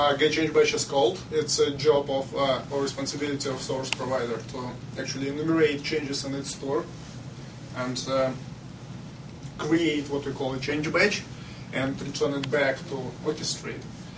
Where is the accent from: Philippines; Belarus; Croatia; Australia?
Belarus; English is a second language; now in United States; I'm from Belarus.